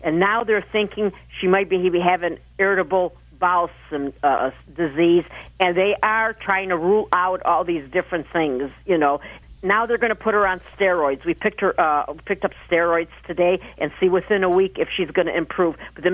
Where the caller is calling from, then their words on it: Alpena, Michigan, United States; Alpena, Michigan. That's, oh, baby, 200 miles from Detroit.